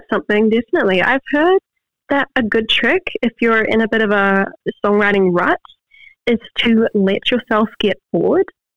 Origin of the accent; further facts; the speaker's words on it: Waiuku, Auckland, New Zealand; now in Whenuapai, New Zealand; I grew up in South Auckland. I grew up in Waiuku.